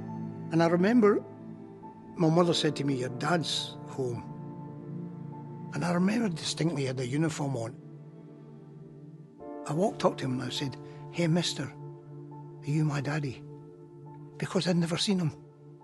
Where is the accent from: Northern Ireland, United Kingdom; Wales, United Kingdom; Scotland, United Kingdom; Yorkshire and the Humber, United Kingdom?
Scotland, United Kingdom; Glasgow; My upbringing in Glasgow, it was hard and tough, but when you lived where I lived, with the people I lived with, it's natural.